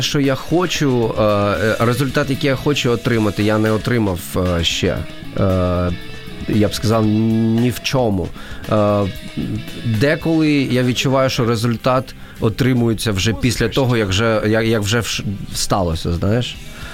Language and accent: Ukrainian; Chernihiv, Chernihiv Oblast, Ukraine; born there; я почав писати російською мовою, бо я народився в Чернігові, і Чернігів ніколи не був таким проукраїнським містом, всі розмовляли суржиком, максимально чи російською мовою.